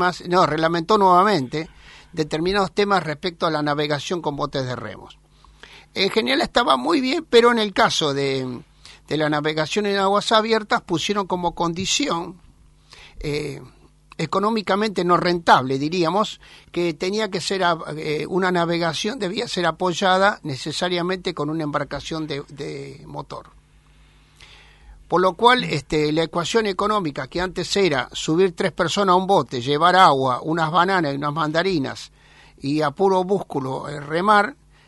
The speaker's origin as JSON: {"language": "Spanish", "town": "Burzaco", "region": "Buenos Aires Province", "country": "Argentina", "tie": "born there", "said": "Es donde yo nací."}